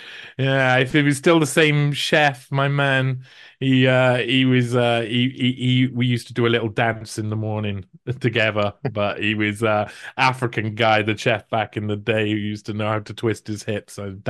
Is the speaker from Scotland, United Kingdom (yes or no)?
no; Wales, United Kingdom; I'm a Welshman down in South Wales, it's true.